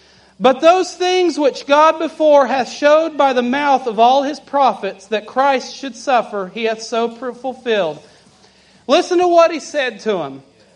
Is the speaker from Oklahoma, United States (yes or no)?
no; Kentucky, United States; I'm from Kentucky.